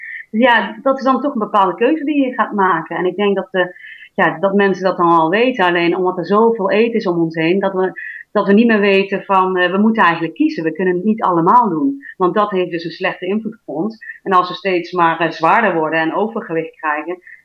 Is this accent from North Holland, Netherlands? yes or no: no; Utrecht, Netherlands; born there; also born or lived in China; Nee, ik ben geboren in Utrecht, in Nederland. Mijn ouders komen uit Indonesië.